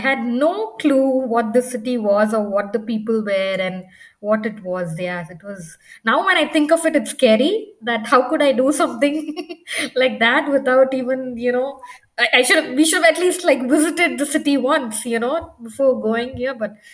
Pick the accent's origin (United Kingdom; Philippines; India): India; Western India; moved away as an adult; also born or lived in United States; now in Germany; So I'm basically from India, from the western part of India. And I'm married, and my husband and I had moved to the US to pursue our master's.